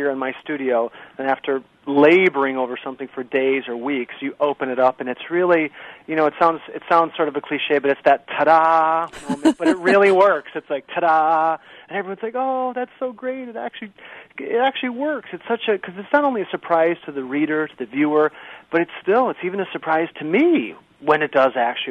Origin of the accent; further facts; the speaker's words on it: Michigan, United States; Well, I always lived on a lake growing up in Michigan